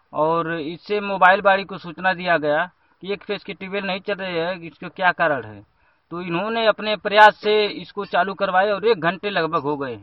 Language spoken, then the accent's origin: Hindi; Dullapur, Uttar Pradesh, India; क्षेत्र दुल्लापुर पड़ेगा।